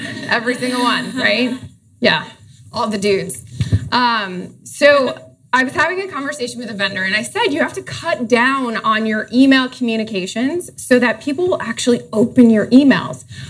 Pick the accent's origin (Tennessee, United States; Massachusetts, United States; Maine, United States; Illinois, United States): Massachusetts, United States; Boston; now in Boulder, United States; I'm originally from Boston, so tonight, if we're anywhere near the happy hour, I'll start dropping my ass. And I currently live in Boulder, Colorado